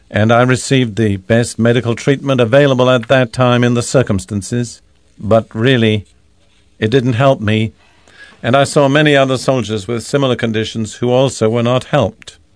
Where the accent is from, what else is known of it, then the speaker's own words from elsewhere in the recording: United Kingdom; As probably most of you know, I'm British by background, and in World War II I served for 5.5 years in the British Army as a medical orderly